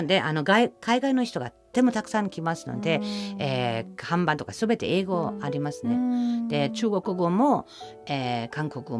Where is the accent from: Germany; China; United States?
Germany; born there; Japanese is a second language; 私のドイツ生まれたところは、ワインが盛んだから、うん、今はワイン会、ワイン祭りが大変多いです。